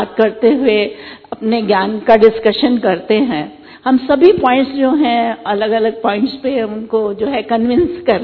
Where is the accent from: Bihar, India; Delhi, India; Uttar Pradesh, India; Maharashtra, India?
Delhi, India; हम दिल्ली से हैं … काफी टाइम से काफी सीनियर हैं, 20 साल से चल रहे हैं ज्ञान में।